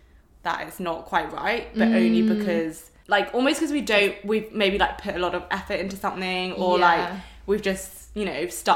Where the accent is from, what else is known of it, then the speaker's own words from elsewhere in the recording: England, United Kingdom; obviously, like we're both from England. We're both English.